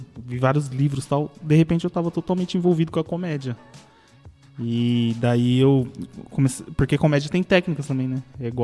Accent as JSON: {"language": "Portuguese", "town": "Carapicuíba", "region": "São Paulo", "country": "Brazil", "tie": "born or raised there", "said": "Cresci em Carapicuíba. Eu não nasci em São Paulo, mas ali pro centro, mas eu... Minha família, minha mãe, meu pai é de Carapicuíba. 20 anos morando ali em Carapicuíba."}